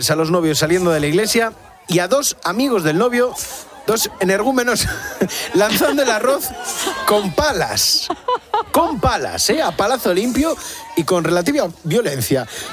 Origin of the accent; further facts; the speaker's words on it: Galicia, Spain; las granjas, la importancia que tienen además en Galicia, en mi tierra.